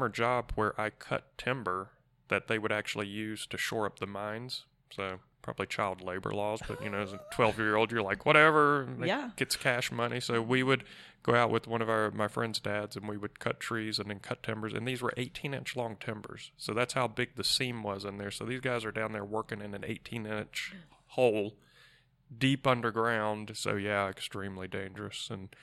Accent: Virginia, United States; So from Virginia, born and raised in Virginia. Actually, was born down in the southwest corner of Virginia, where Tennessee, Virginia, Kentucky all meet.

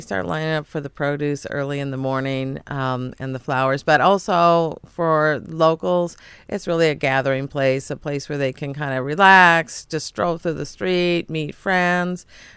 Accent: Seattle, Washington, United States; I grew up in Seattle. My parents moved there from Chicago in 1962 in time for the World's Fair.

